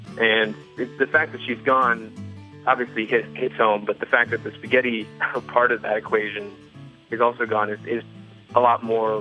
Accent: Boise, Idaho, United States; from Boise, Idaho.

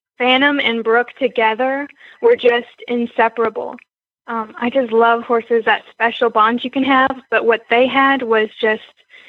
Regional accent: Florida, United States; Well, we're originally from Florida, so we were living in Florida when we danced with Miami City Ballet.

